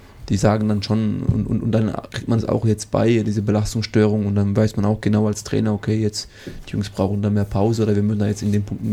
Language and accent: German; Mannheim, Baden-Württemberg, Germany; Ich bin ein Mannheimer. Fühle mich sehr wohl.